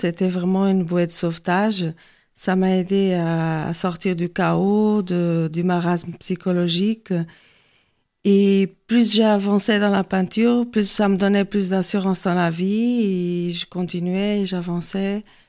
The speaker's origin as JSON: {"language": "French", "country": "Portugal", "second_language": "French", "said": "je suis professeure de portugais parce que je suis portugaise. Je suis aussi diplômée en art plastique, mais au Portugal."}